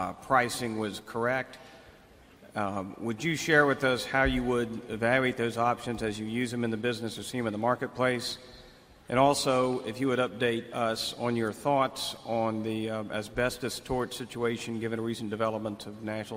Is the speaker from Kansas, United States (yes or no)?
no; Atlanta, Georgia, United States; I'm a shareholder from Atlanta.